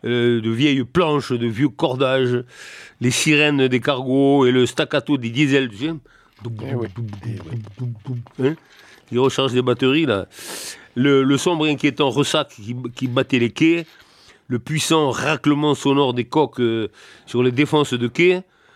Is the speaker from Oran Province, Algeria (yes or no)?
yes; Oran, Oran Province, Algeria; Je suis né à Oran, qui, comme chacun le sait, est un grand port de l'Algérie, côté un peu ouest plutôt. Et dès mon enfance, j'allais pas mal, c'est-à-dire très souvent, traîner sur le port.